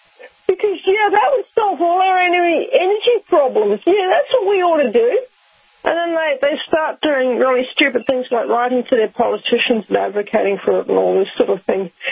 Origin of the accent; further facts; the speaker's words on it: Rotorua, Bay of Plenty, New Zealand; because I grew up in Rotorua, which is a geothermal field.